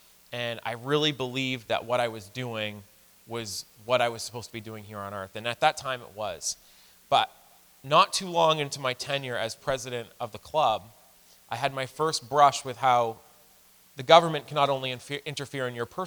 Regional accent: Lisbon Falls, Maine, United States; But I grew up in a Christian family. I'm from Lisbon Falls, Maine. When I was 4 days old, my mom, freshly out of the hospital, brought me to Lisbon Falls Baptist Church to have my first church service.

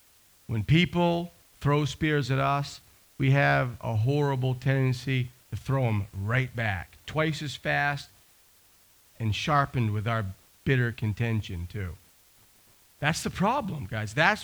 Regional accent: Maine, United States; growing up in Maine around drunk, angry, belligerent men is a scary place to be.

